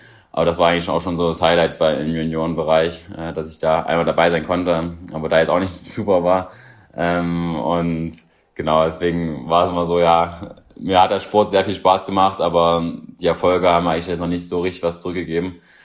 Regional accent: Leipzig, Saxony, Germany; ich komme aus Leipzig

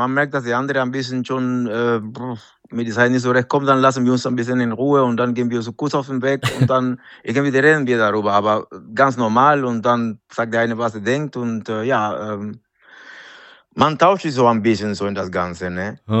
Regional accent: Panama; ich komme aus Panama, wo wir 40 Grad oder 35 Grad haben und ich bin im Winter gekommen.

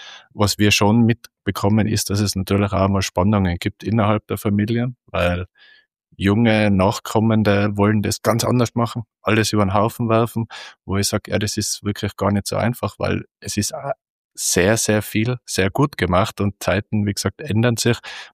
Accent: Tyrol, Austria; ich bin aus Tirol, vielleicht hört man es ein bisschen.

